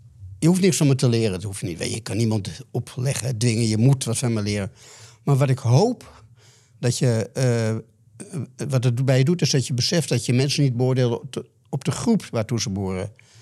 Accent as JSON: {"language": "Dutch", "town": "Amsterdam", "region": "North Holland", "country": "Netherlands", "tie": "born or raised there", "said": "Kijk, ik groeide op in Amsterdam-Oost."}